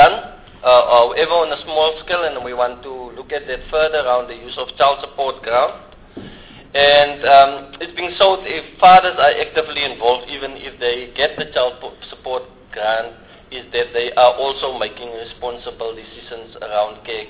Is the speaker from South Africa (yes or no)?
yes; South Africa; as a society, as a South African society, we still need to build some evidence in the test case to ensure that both parents get 50-50 leave